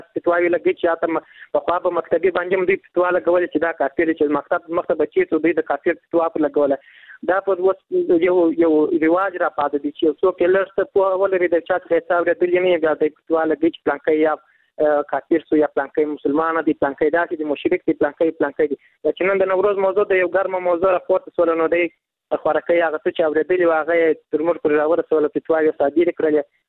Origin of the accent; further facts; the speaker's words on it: Kandahar, Afghanistan; له کندهار ولایت څخه یو تن محصل یم.